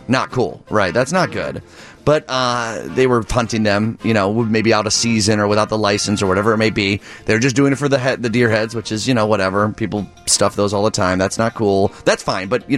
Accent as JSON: {"language": "English", "town": "Downers Grove", "region": "Illinois", "country": "United States", "said": "I'm from Downers Grove."}